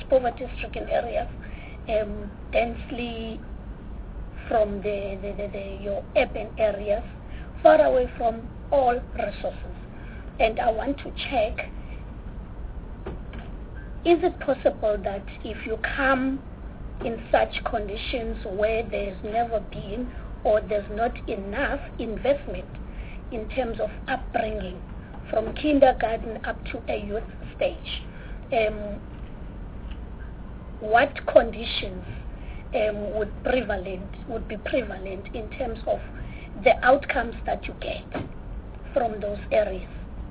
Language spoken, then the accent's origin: English; Nyanga, Western Cape, South Africa; I was born and raised in Nyanga. The number one murder capital.